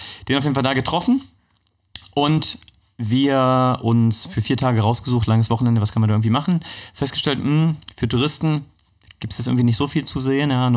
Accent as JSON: {"language": "German", "town": "Magdeburg", "region": "Saxony-Anhalt", "country": "Germany", "tie": "born there", "said": "Ja, also ich bin in Magdeburg geboren."}